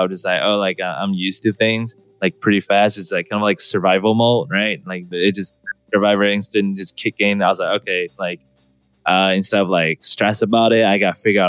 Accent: Taiwan; Growing up in Taiwan, or for me at least, my experience is I do watch a lot of like animes and comic

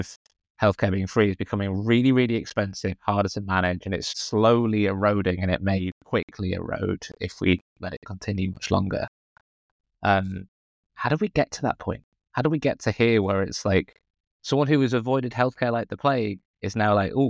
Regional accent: United Kingdom; now in Canada; I can say this as a Brit who has become Canadian, but with this little spell in the US

